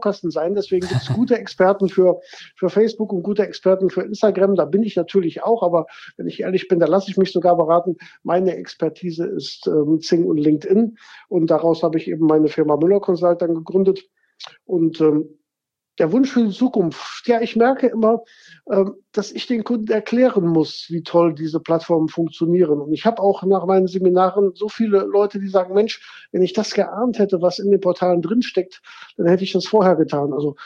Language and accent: German; Gummersbach, North Rhine-Westphalia, Germany; now in Cologne, Germany; bin 1999, wie eben gesagt, nach Köln gekommen. Ich meine, ich komme aus Gummersbach, das ist nicht so weit her.